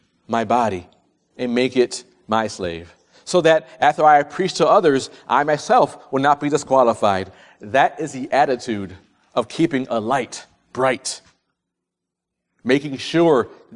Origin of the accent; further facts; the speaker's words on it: New York, United States; I'm a Yankee. I'm from New York.